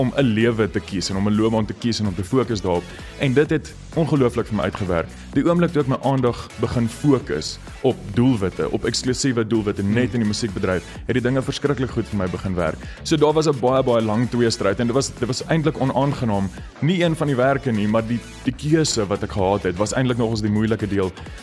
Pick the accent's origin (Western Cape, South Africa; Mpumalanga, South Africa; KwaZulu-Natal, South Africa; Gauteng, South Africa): Gauteng, South Africa; Bronkhorstspruit; ek het in Bronkhorstspruit groot geword. Dit is 'n klein dorpie, maar dit is eintlik 'n baie musiekryke dorpie. So ek het daar skool gegaan, laerskool en hoërskool.